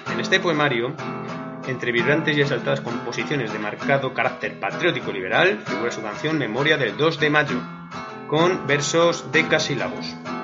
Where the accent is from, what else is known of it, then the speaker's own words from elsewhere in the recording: Madrid, Community of Madrid, Spain; yo como buen madrileño, lo siento mucho chicos, soy madrileño, orgulloso de serlo